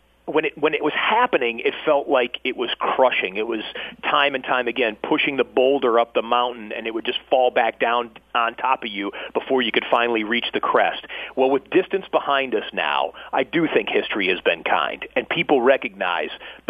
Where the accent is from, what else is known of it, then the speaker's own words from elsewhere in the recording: Michigan, United States; funny story, I grew up in Michigan